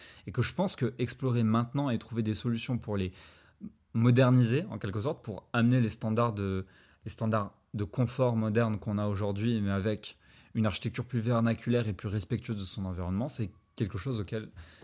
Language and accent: French; Morocco; Pour ceux qui ne le savent pas, je suis marocain.